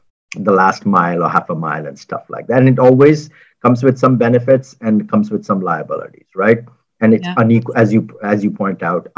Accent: Odisha, India; And I'm Odia, partly. My mom is Odia, and I come from Odisha

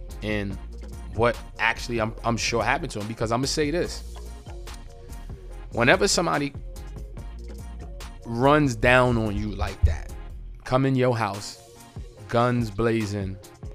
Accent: Bronx, New York, United States; I'm born and raised in the Bronx.

